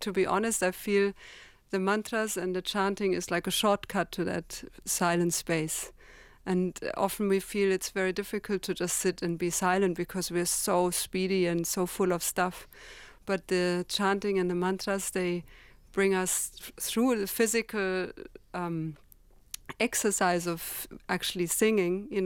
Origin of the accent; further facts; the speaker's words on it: Germany; even though I grew up in Germany.